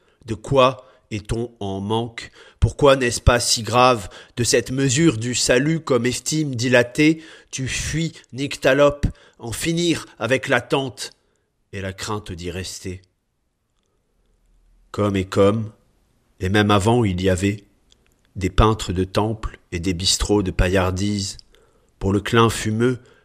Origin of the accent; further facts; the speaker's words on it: Saint-Julien-en-Genevois, Auvergne-Rhône-Alpes, France; born there; also born or lived in Nice / Bordeaux / Biarritz; je suis né à Saint-Julien-en-Genevois, il est vrai, mais en fait j'ai jamais habité là-bas. J'ai habité beaucoup à Nice, puis à Bordeaux, puis à Biarritz, puis un peu dans plusieurs endroits.